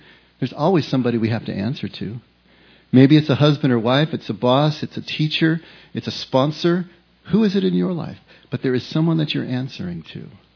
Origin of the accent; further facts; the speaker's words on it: California, United States; Now, I grew up here in California. And that last summer before I left for Chicago, I spent about the entire summer on the beach.